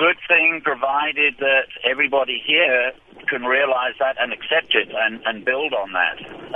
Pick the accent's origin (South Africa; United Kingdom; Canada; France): South Africa; moved away as an adult; now in United States; I came from South Africa 11 years ago